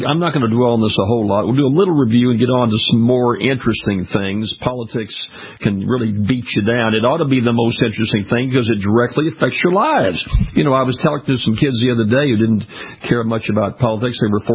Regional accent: Louisiana, United States; if you live down in the deepest of the deep southern states down here in my home state of Louisiana, we still have a major election on December the 6th.

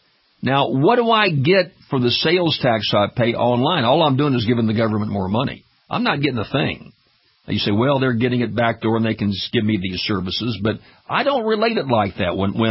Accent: Louisiana, United States; We've had this fight here in my home state of Louisiana where vouchers have come in and all these changes, teachers' accountability.

